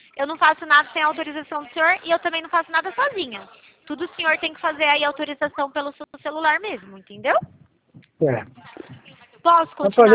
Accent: Campinas, São Paulo, Brazil; eu sou aqui de São Paulo mesmo. Eu falo de Campinas, SP.

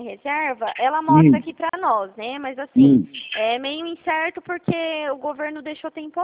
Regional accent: Dracena, São Paulo, Brazil; eu sou aqui de Dracena.

